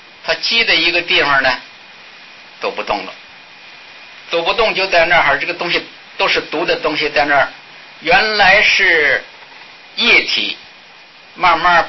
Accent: North China, China; 我们小的时候在北方就听说这个事情

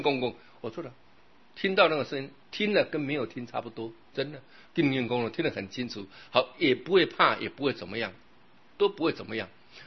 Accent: China; 我们中国人把吃当成享受

